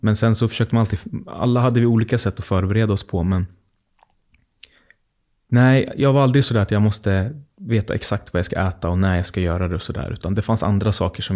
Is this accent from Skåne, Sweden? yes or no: no; Fittja, Stockholm County, Sweden; jag är ju uppväxt i Fittja där det liksom är en, alltså det är ett smörgåsbord av olika kulturer och tankar på ett ställe.